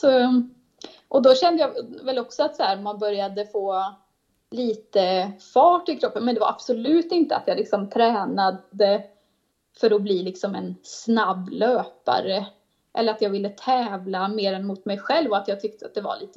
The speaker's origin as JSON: {"language": "Swedish", "town": "Åmål", "region": "Västra Götaland County", "country": "Sweden", "tie": "born or raised there", "said": "då var jag hemma i Åmål en helg."}